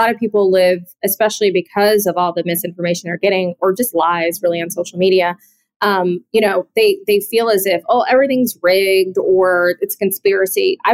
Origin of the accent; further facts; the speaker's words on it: Atlanta, Georgia, United States; I'm from Atlanta. John Lewis was my congressman, like my entire life, basically.